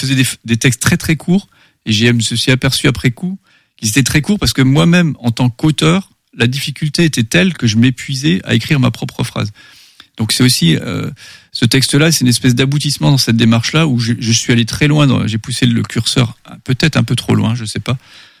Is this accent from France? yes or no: yes; Grand Est, France; born there; je suis né en Moselle-Est, dans la partie Lorraine, enfin de Lorraine, où on parlait encore jusque tout récemment un patois germanique, le plat, qui est donc très proche de l'allemand